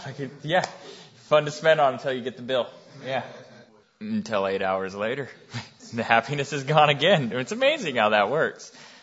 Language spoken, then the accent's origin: English; Wyoming, United States; So growing up in Wyoming, though, we have animals, lots of them, and we have a lot of mountains, too.